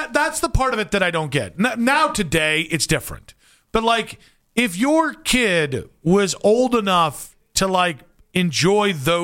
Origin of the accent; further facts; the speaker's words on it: Cleveland, Ohio, United States; No, like I grew up in Cleveland, so in the area, so it's the Cavs, it's the Guardians, it's the Browns for me